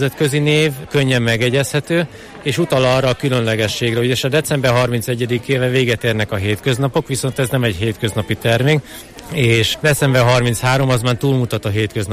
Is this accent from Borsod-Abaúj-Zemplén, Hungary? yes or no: yes; Miskolc, Borsod-Abaúj-Zemplén, Hungary; Mi miskolciak vagyunk egyébként